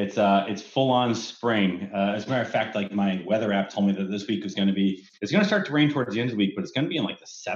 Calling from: Bellevue, Washington, United States; Bellevue, Washington.

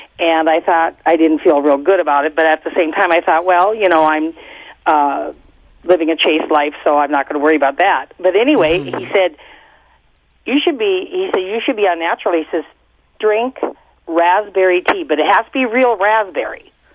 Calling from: Bismarck, North Dakota, United States; I'm from Bismarck, North Dakota. Thank you so much for taking my call.

